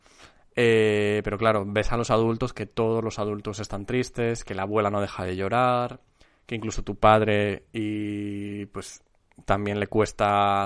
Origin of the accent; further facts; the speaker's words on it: Zamora, Castile and León, Spain; sigo en mi retiro espiritual en Zamora, en mi ciudad natal